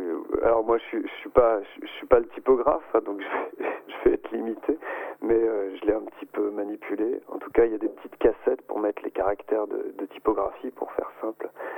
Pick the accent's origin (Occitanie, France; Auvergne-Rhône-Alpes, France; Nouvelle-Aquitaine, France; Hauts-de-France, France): Auvergne-Rhône-Alpes, France; Chabeuil; on est de Chabeuil, parce que certainement j'habite Château-Double